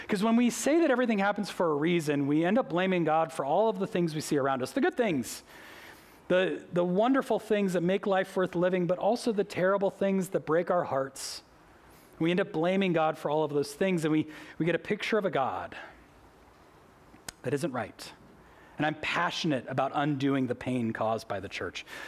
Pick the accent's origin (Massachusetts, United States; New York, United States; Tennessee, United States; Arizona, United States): Massachusetts, United States; Boston; The thing about my childhood, growing up in Boston, we lived in this small, like, beach town.